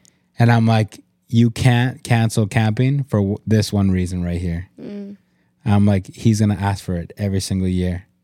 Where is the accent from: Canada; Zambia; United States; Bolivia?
Canada; I come from Canada. I've been in forests.